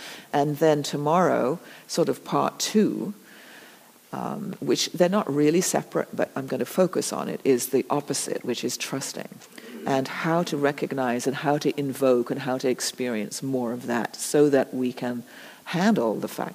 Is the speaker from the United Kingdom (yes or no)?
yes; England, United Kingdom; I grew up in England, and so you have to do prayers at school in the morning and that kind of thing.